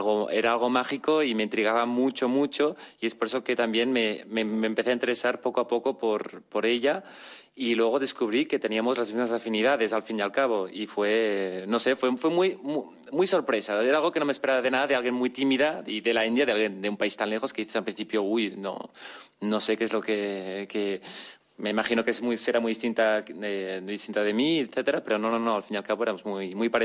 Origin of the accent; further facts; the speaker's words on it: Barcelona, Catalonia, Spain; yo soy de Barcelona y Sharvari sea de la India.